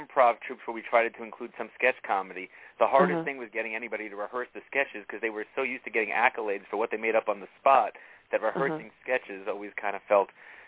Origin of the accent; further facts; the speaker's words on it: New York, United States; accent: New York; moved away as an adult; now in San Diego, United States; Not originally. I'm a New Yorker. When I first moved out here, I talked like this, but I had to learn to tone it down because I wasn't getting any of my roles for acting.